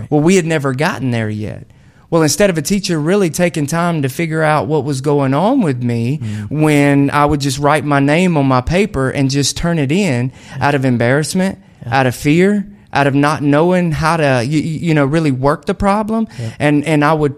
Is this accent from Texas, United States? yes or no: no; Columbia, Alabama, United States; I'm from a small one red light town, man. 689 people in my hometown, Columbia, wow. Alabama.